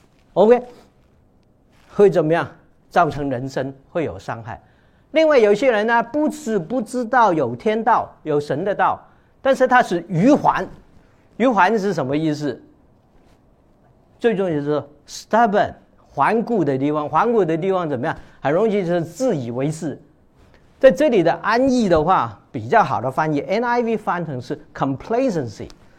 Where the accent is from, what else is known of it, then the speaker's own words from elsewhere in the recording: Guangdong, China; 另外我们广东人喜欢讲醒目